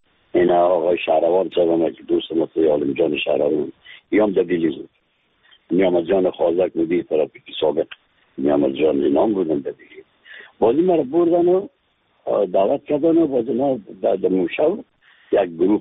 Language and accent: Persian; Afghanistan; از افغانستان هستیم